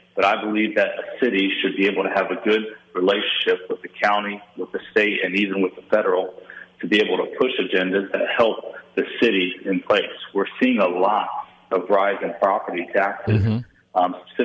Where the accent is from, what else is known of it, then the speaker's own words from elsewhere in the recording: Cincinnati, Ohio, United States; but really my whole life, you know, growing up in Cincinnati.